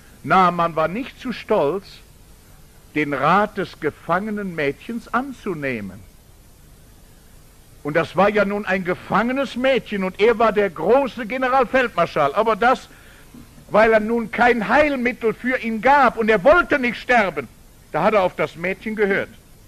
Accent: Rhineland, Germany

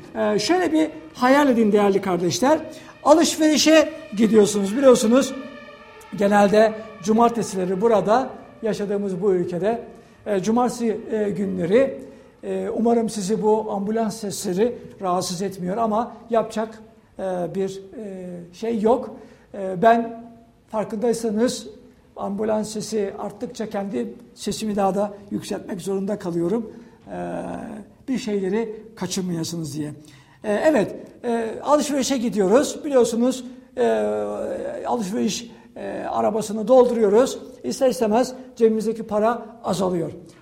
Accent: İzmir, Turkey; Ben küçüklüğümde yüzmeyi İzmirliyim. Küçüklüğümde yüzmeyi denizde öğrendim.

